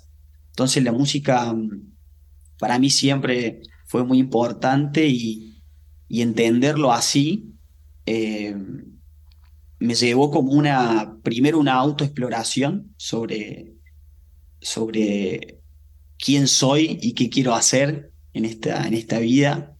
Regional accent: Alcira Gigena, Córdoba, Argentina; yo, que soy de Argentina, soy de Córdoba, de Alcira Gigena, un pueblo chiquitito en el interior del país, donde mi abuelo escuchaba folclore, donde, uh-huh, yo escuchaba cuarteto, una música de Córdoba

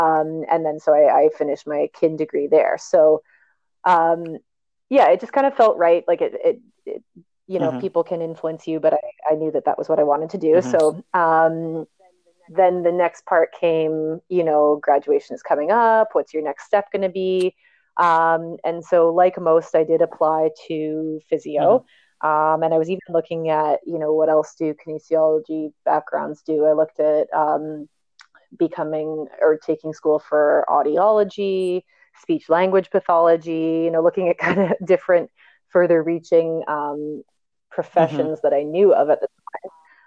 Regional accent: Huntsville, Ontario, Canada; And I grew up in Huntsville, like a kind of Muskoka area.

